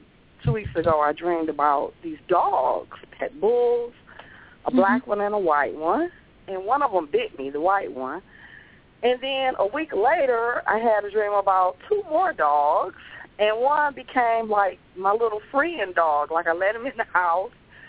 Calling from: Detroit, Michigan, United States; from Detroit.

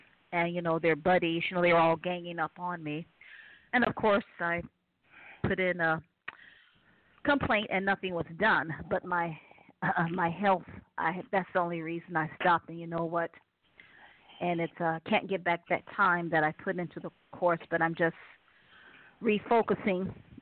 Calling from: Ohio, United States; I'm calling from Ohio.

